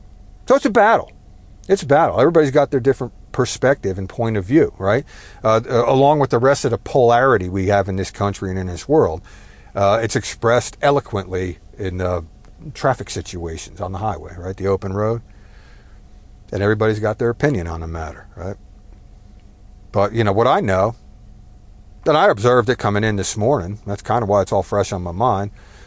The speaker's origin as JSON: {"language": "English", "region": "New Jersey", "country": "United States", "tie": "born or raised there", "said": "The idea, like growing up in New Jersey, we were always taught you drive right and pass left, right?"}